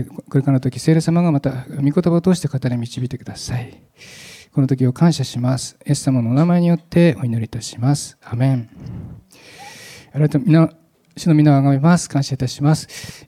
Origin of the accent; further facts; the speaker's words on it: Nagano, Japan; 私の田舎、私は長野で農業をしていたんですけど、野菜を作っていた時に